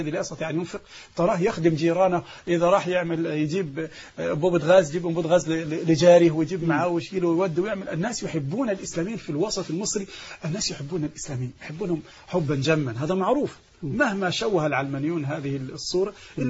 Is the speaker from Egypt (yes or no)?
yes; Egypt; لأن عندنا في مصر الناس تعودوا على شيء